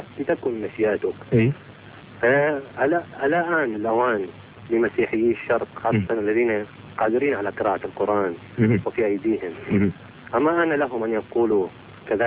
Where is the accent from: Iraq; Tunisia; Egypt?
Iraq; عفوا، أنا عراقي.